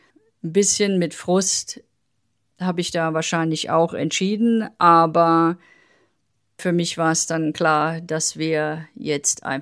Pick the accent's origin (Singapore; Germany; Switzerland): Germany; Odenwald; obwohl es landschaftlich jetzt eher so wie der Odenwald ausgesehen hat, also in der Ecke, wo ich herkomme.